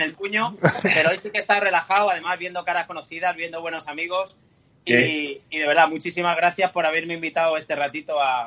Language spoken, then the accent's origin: Spanish; Spain